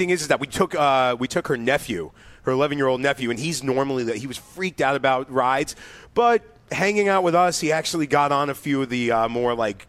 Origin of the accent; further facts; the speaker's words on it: New York, United States; that's where I'm just like, yeah, thanks New York. Thank you. that's my love-hate relationship with my hometown.